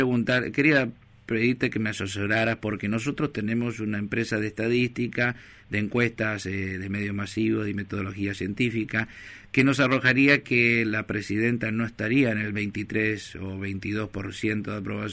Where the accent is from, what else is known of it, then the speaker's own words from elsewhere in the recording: Argentina; Somos argentinos y nosotros hicimos asesorías en su momento al gobierno argentino.